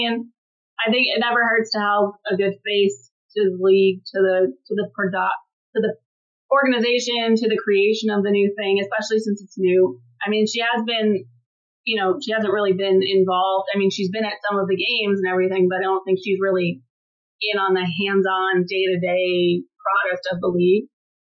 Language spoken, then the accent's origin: English; Buffalo, New York, United States; so I'm in Buffalo, obviously. I don't have a PWHL team here in my hometown